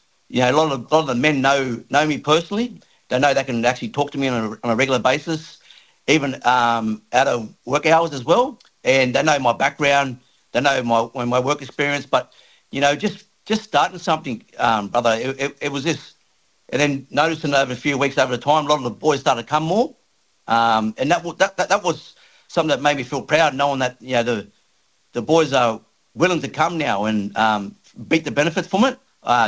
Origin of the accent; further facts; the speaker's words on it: Sydney, New South Wales, Australia; a proud Wiradjuri Gomeroi man, born and raised on Gadigal country. Grew up in the areas of the inner city and inner west of Canterbury and Redfern and Waterloo.